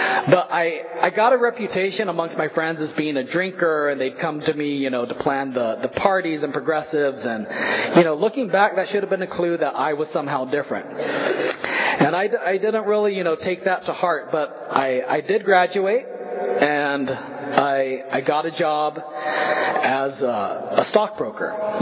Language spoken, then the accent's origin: English; Visalia, California, United States; So I grew up here in Visalia. I went to Golden West High School. I graduated in 1995.